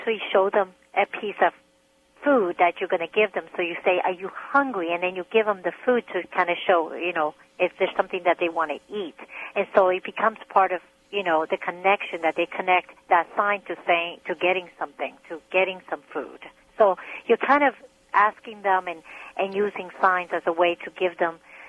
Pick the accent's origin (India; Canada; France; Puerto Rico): Puerto Rico; first language Spanish; English is a second language; I'm Hispanic. I'm from Puerto Rico, and I speak Spanish was my first language, and then English was my second language, and then sign language was my third language. But I also took Italian and French and German, and I'm pretty versed in these languages